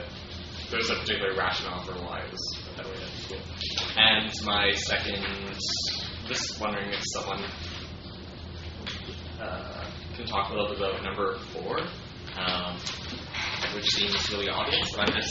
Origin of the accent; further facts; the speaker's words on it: England, United Kingdom; I'm an English person.